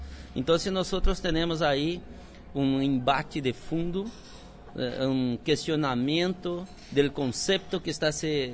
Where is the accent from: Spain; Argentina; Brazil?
Brazil; Rio Grande do Sul; Spanish is a second language; also born or lived in Paraná; now in Brasília, Brazil; yo soy de Rio Grande del Sur, pero viví 2 años en la articulación de la MPA en la región nordeste de Brasil, después 6 años en Paraná